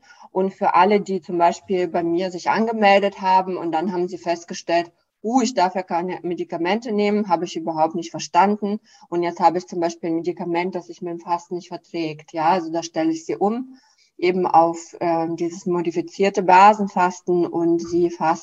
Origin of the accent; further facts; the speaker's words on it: Russia; Und ich komme ja aus dem Land, Russland ist eins der führenden Wasserfasten-Spezialisten.